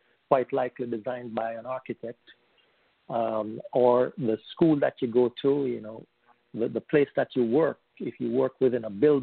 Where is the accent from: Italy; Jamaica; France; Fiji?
Jamaica; Kingston; moved away as an adult; now in United States; I'm originally from Kingston, Jamaica. I came to the United States in 2001, and I've been working here ever since.